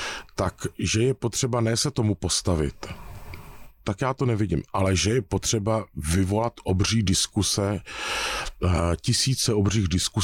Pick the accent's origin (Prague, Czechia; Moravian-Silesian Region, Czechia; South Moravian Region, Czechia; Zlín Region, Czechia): South Moravian Region, Czechia; Brno; a já jsem původně Brňák